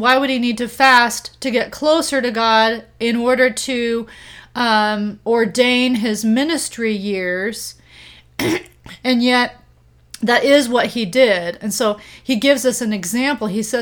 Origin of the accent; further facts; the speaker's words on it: Guatemala; now I grew up in Guatemala. And so I've heard of, as a missionary kid